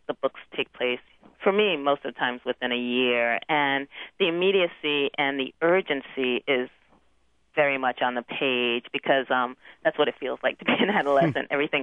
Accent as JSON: {"language": "English", "town": "Brooklyn", "region": "New York", "country": "United States", "tie": "born or raised there", "said": "spoke of the people who looked and sounded like people I knew and of my own issues and identities growing up in Brooklyn."}